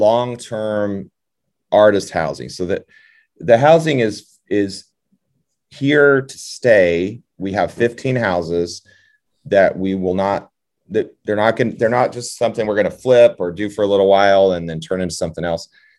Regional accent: Warsaw, Indiana, United States; So I grew up in Warsaw, and we had Northern Indiana. We had WRSW, which was our city radio station

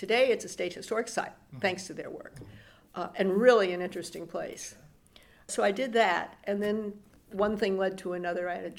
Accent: St. Louis, Missouri, United States; now in Springfield, United States; I grew up in St. Louis.

